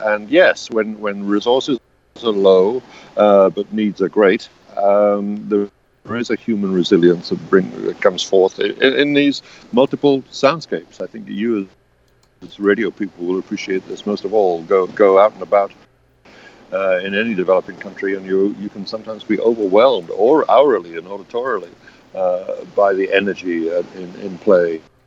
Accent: United Kingdom; I'm sorry, I'm British.

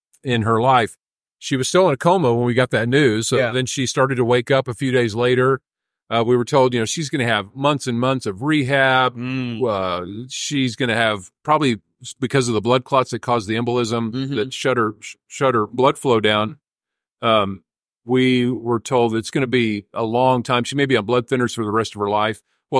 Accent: Dallas, Texas, United States; also born or lived in Tucson, Arizona; I'd only lived there till I was two, and then the family moved to Dallas. So I grew up in Dallas, but we came back to Tucson.

